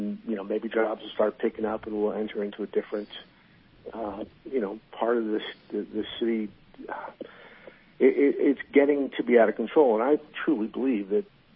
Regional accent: Santa Rosa, California, United States; I grew up in Santa Rosa, and they had a protest that got out of hand

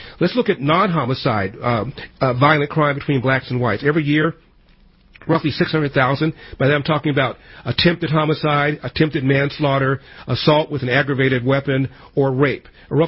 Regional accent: Los Angeles, California, United States; I'm from Los Angeles, and I grew up in South Central.

